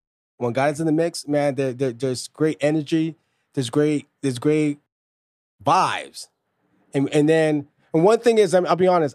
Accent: Los Angeles, California, United States; I know a lot of musicians in LA, since I'm from Los Angeles

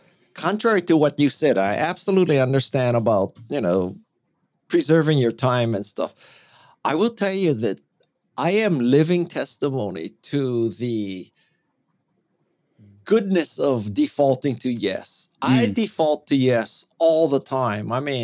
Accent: Hawaii, United States; But when I was growing up in Hawaii, I went to a school and I had to catch the bus to the school and bus home.

